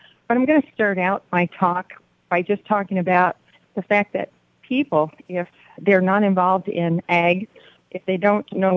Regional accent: Bettendorf, Iowa, United States; and I'm from Bettendorf, Iowa.

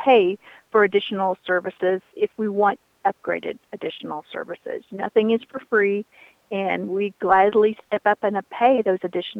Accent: Indiana, United States; I'm from Shelby County, Indiana, which is just south of Indianapolis.

